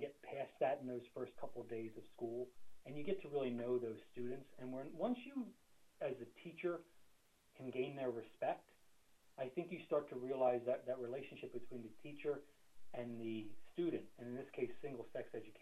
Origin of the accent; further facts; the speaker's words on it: Norristown, Pennsylvania, United States; So again, I grew up in Norristown. For me, I had the joy of living across the street from St. Francis of Assisi.